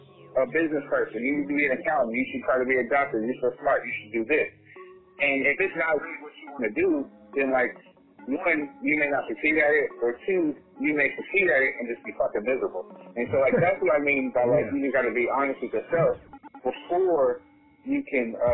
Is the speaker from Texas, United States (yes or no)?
no; Oakland, California, United States; We grew up in Oakland, and so, like, you can expect that if you go to a house party